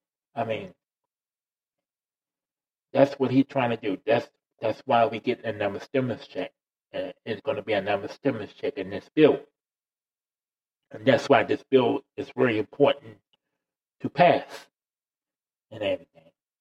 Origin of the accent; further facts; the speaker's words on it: United States; Or because I'm an American.